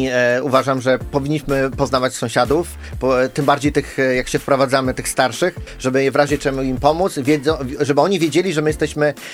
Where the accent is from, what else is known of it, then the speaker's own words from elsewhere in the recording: Pomeranian Voivodeship, Poland; Ja pochodzę tam z tamtych stron, to są moje strony moich dziadków, muszę się przyznać.